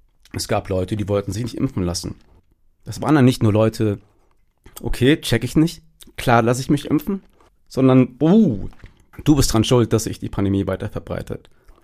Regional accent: Cologne, North Rhine-Westphalia, Germany; ich komme aus Köln-Ehrenfeld, das ist ein durch und durch gentrifiziertes Viertel, in dem 50% Grün wählen und 25 links.

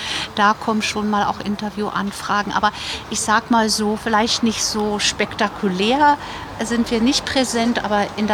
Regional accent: Berlin, Germany; now in Bavaria, Germany; Ich komme ursprünglich aus Berlin, lebe aber schon 30 Jahre hier in Bayern und bin Mutter von 3 erwachsenen Kindern

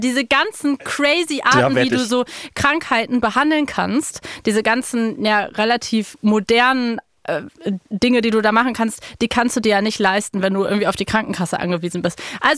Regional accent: Berlin, Germany; ich bin in Kreuzberg aufgewachsen

